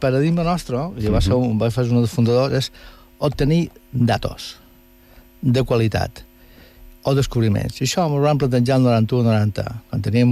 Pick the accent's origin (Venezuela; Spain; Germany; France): Venezuela; moved away; jo, la meva infància va transcorrer a Venezuela, quan Venezuela era un país de paradís